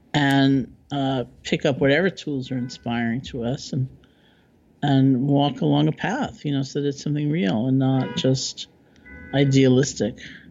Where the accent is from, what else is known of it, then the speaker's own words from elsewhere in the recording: New York, United States; I said I'm a New Yorker. I'm kind of cynical.